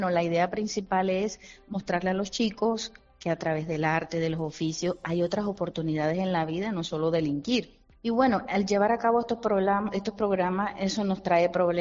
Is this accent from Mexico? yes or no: no; Caribbean Region, Colombia; now in Málaga, Spain; se parece mucho al lugar de donde yo vengo de Colombia, que es costa, que es sol, Caribe